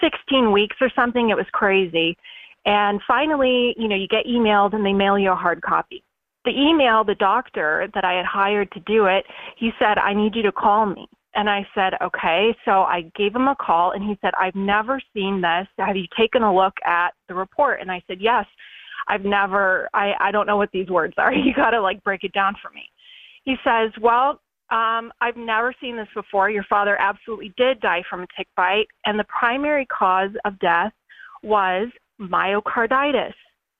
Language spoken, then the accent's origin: English; Dallas, Texas, United States; now in Michigan, United States; we're in Michigan, and we're originally from Dallas, but we're in Michigan now.